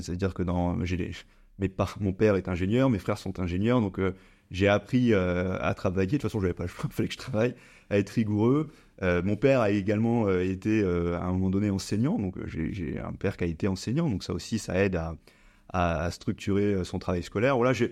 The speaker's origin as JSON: {"language": "French", "region": "Occitanie", "country": "France", "lives_now": "Paris, France", "said": "moi je suis originaire des Cévennes, donc je suis monté faire mon DSCG en alternance à Paris."}